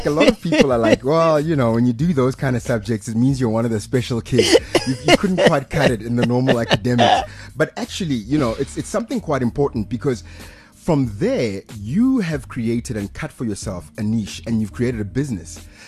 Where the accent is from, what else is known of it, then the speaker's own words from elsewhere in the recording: Pretoria, Gauteng, South Africa; I grew up in Pretoria.